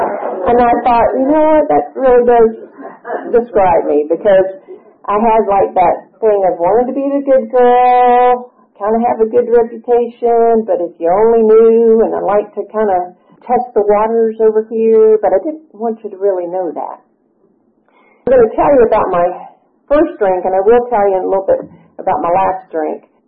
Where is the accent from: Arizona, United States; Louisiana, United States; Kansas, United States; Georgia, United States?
Georgia, United States; Atlanta; born there; And I am a native. I was born in Atlanta. My parents are from Atlanta.